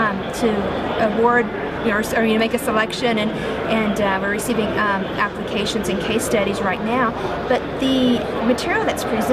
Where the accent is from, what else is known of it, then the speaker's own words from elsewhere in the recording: Florida, United States; I've never been to Disneyland, and I'm from the Disney World part of the country